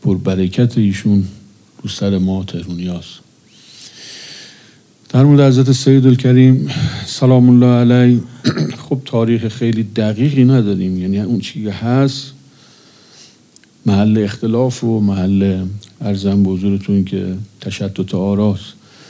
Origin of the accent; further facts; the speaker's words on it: Tehran, Tehran Province, Iran; ما چون در تهران هستیم و بچه تهران هستیم،